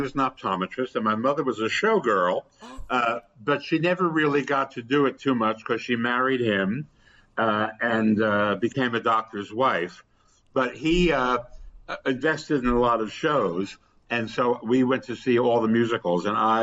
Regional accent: New York, United States; born there; I was born in New York, but it was a New Jersey birth certificate, which was part of the under the table adoption

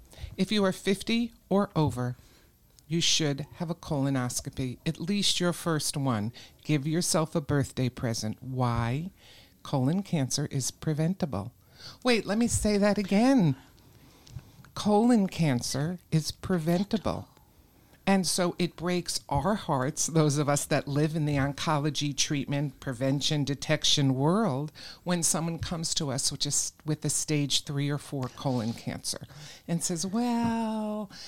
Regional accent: New York, United States; And you know, I grew up in New York, so I'm really sorry about

